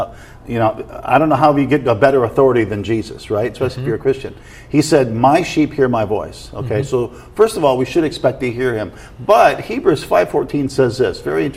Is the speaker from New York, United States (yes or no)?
no; Iowa, United States; 1978. I was growing up in Iowa, grew up Catholic, okay, and never read the Bible, gone to some services